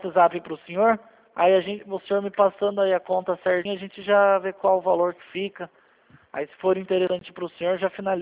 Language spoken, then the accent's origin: Portuguese; Sorocaba, São Paulo, Brazil; Eu sou daqui da Polped de Sorocaba.